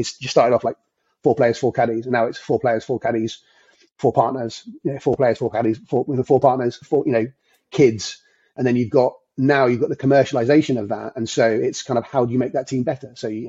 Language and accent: English; South East England, United Kingdom; I grew up randomly in Surrey and supported Bath as a kid.